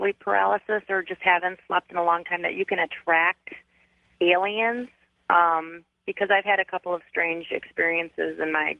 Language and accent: English; Kalamazoo, Michigan, United States; I'm from Kalamazoo, Michigan.